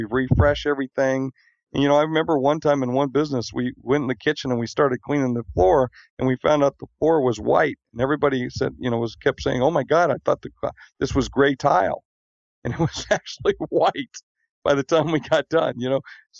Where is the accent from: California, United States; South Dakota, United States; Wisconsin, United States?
South Dakota, United States; I came from South Dakota, and there were a lot of people that were around me that you know, thought, well, importing or exporting is something we do to Iowa.